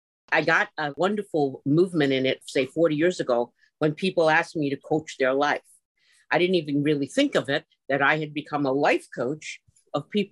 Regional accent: Bronx, New York, United States; born there; coming from my childhood at age 7, where I was born in the Bronx.

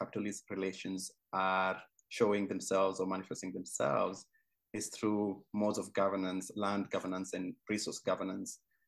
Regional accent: Central Kenya, Kenya; I'm from Kenya, grown up in central Kenya.

